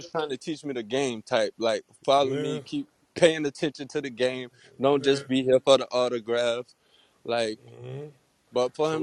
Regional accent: Florida, United States; I don't want to talk. I'm from Florida.

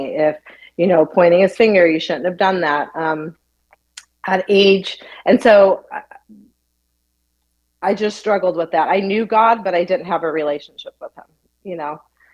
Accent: Chicago, Illinois, United States; So age 36, growing up in Chicago, we would have girls' nights and we would play poker and drink and smoke.

